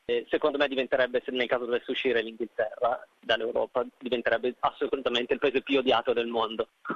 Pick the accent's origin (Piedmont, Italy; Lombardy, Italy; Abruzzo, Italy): Lombardy, Italy; Milan; moved away as an adult; now in London, United Kingdom; ho 37 anni, sono originario di Milano, ma vivo a Londra da 10 anni ormai